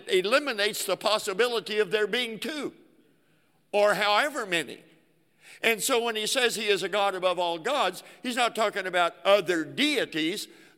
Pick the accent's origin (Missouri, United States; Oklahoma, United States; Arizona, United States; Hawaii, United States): Oklahoma, United States; Now, I'm from Oklahoma, not Texas.